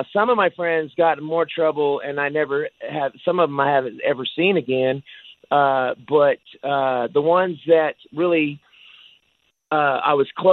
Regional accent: Sacramento, California, United States; Growing up in South Sacramento in the 70s, there was a lot of kids that actually...

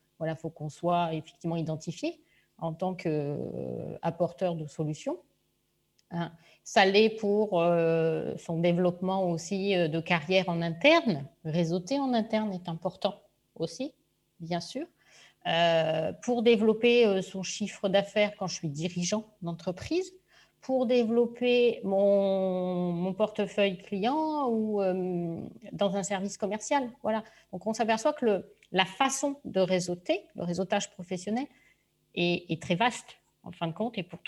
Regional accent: Bordeaux, Nouvelle-Aquitaine, France; nous on est bordelais depuis longtemps, on a bien vu les évolutions.

